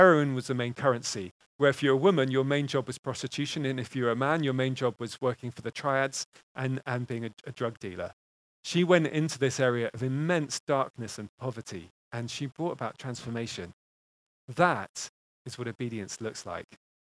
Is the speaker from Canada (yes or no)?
no; England, United Kingdom; secondly, I'm English. I'm never going to learn another language.